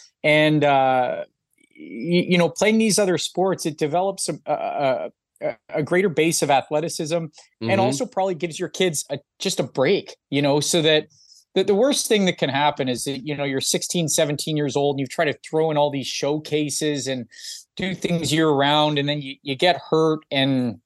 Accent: Toronto, Ontario, Canada; That was one of the beautiful things about growing up in Toronto was you kind of had if you didn't play hockey, if you're from Canada and you didn't play hockey, you're weird.

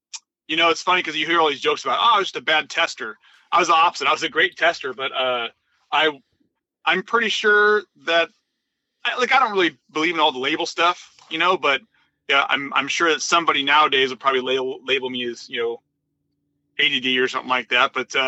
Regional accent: Mountain View, California, United States; where I grew up in Mountain View, at the time I did, you know, basically I was in Mountain View as a teenager, you know, 85, 86, 87.

